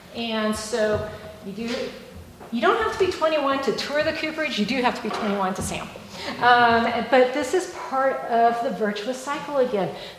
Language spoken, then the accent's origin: English; Oregon, United States; I'm sending barrels back to Oregon, my hometown, because the distiller there is paying way too much for his barrels out of California.